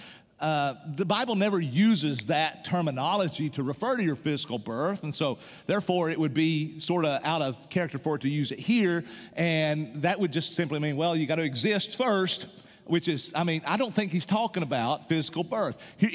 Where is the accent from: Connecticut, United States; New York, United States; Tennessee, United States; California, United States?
Tennessee, United States; Where I grew up in East Tennessee, there was hardly any Church of Christ.